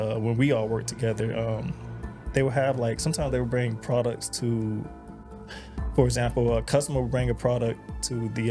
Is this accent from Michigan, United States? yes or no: no; Atlanta, Georgia, United States; born there; also born or lived in Bronx, New York; I was born in Atlanta.